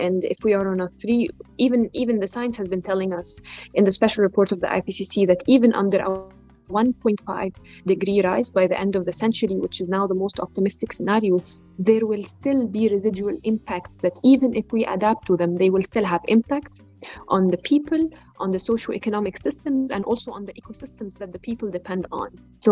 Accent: Egypt; I'm from Egypt, and my support to the African chair includes a focus on adaptation matters.

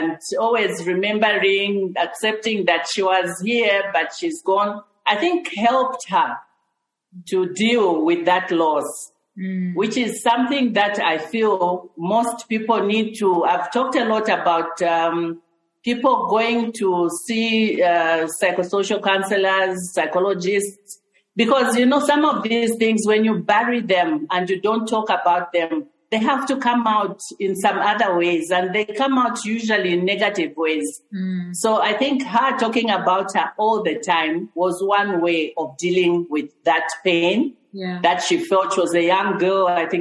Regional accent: Chingola, Copperbelt, Zambia; now in Lusaka, Zambia; No, I grew up in Chingola.

